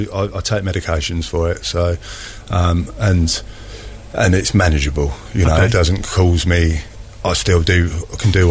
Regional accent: South East England, United Kingdom; I am an Isle from the Isle of Wight

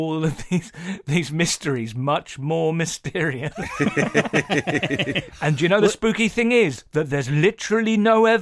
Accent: London, United Kingdom; I grew up near Croydon

